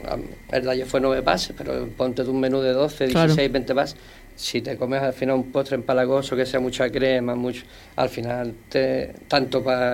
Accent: Cádiz, Andalusia, Spain; yo realmente soy de Cádiz, ¿no?

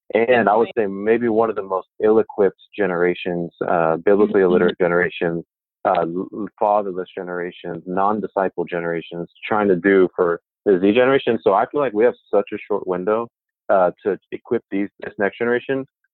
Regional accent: Texas, United States; So I'm from Texas. I just had to drive here to do this podcast. It's crazy hot in Texas.

